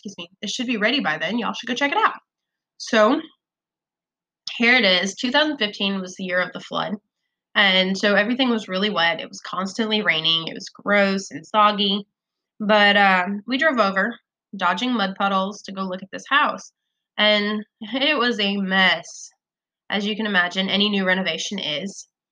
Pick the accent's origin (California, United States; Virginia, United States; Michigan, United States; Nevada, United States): Nevada, United States; I remember growing up in Nevada, and we would spend a lot of time at my grandfather's place. Where we lived in Nevada, it was kind of the mountainous desert.